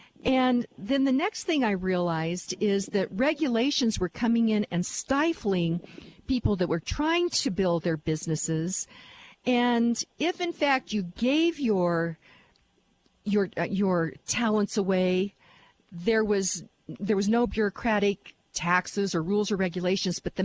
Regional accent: United States; And then because I'm American, it's an American, Americans give a lot.

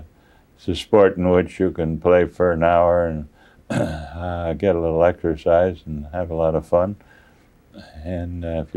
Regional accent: Appleton, Wisconsin, United States; also born or lived in Middletown; Well, I was born in Middletown, Connecticut, which is a small town too. But I grew up in Appleton, Wisconsin, which had the two banks that I referred to.

